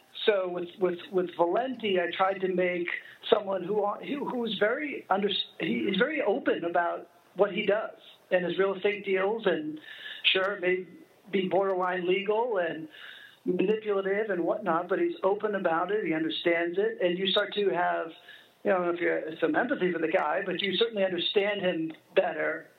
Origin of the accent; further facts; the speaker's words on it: Massachusetts, United States; now in Los Angeles, United States; I'm not from L.A., I grew up in Massachusetts.